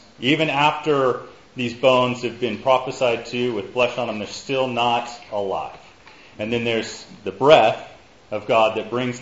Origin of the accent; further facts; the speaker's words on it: Missouri, United States; moved away as an adult; also born or lived in California; I'll say that I grew up mostly in Missouri, so central U.S. And then when I was 20, I moved to California.